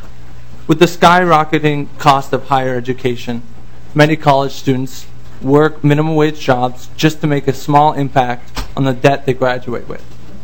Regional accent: Grand Rapids, Minnesota, United States; I'm from Grand Rapids, Minnesota

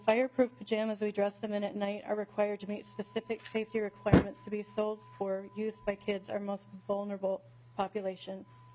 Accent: Minnesota, United States; I'm a lifelong resident of Minnesota, and I'm proud that my home state has the opportunity to become a national leader in keeping kids safe online.

